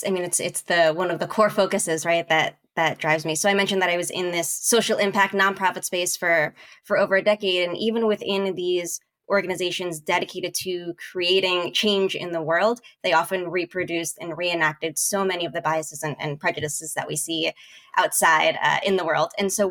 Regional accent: New York City, New York, United States; So I grew up in New York City, and for my 16th birthday, my brother took me to the New Yorican Poets Cafe.

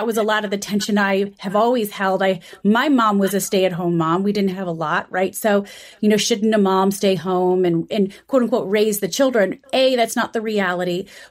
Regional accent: Michigan, United States; Well, I know you guys are Midwesterners. I'm from Michigan.

